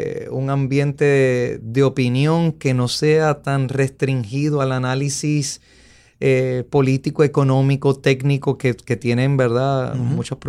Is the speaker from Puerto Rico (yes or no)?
yes; Puerto Rico; sobre nosotros como los puertorriqueños, uh-huh, sobre mi país